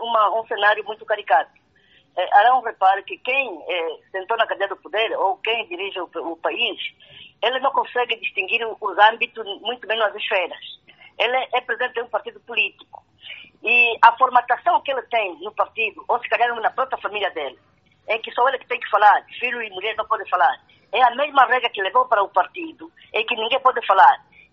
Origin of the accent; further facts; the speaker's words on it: Huambo, Angola; E esta empresa privada, de facto, atuou com muita incidência na minha terra, no Ambo